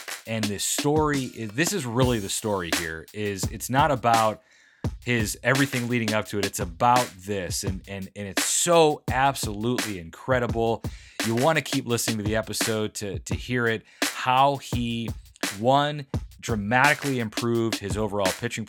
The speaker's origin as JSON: {"language": "English", "town": "Valparaiso", "region": "Indiana", "country": "United States", "tie": "born or raised there", "said": "He's from the Chicagoland area where I grew up as well. His brother played in my college ball in my hometown, Valparaiso."}